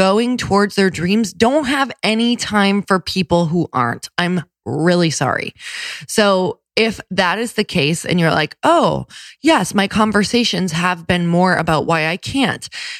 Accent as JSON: {"language": "English", "region": "Midwest", "country": "United States", "said": "I'm from the Midwest"}